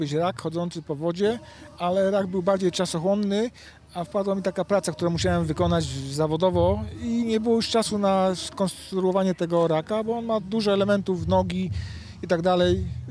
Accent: Odolanów, Greater Poland Voivodeship, Poland; tutaj jesteśmy z Odolanowa

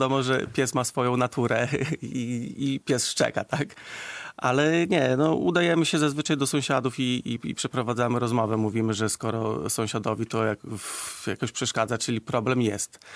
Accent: Augustów, Podlaskie Voivodeship, Poland; wychowałem się na tej dzielnicy, tak 27 lat tam mieszkałem, także bardzo dobrze znam swoją dzielnicę terenowo

